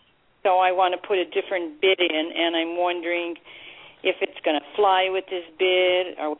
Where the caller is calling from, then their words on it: Pennsylvania, United States; I'm calling from Pennsylvania.